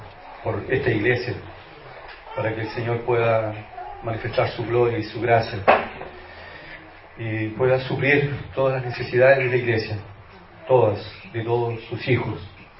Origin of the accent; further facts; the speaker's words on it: Coronel, Biobío, Chile; Soy de Coronel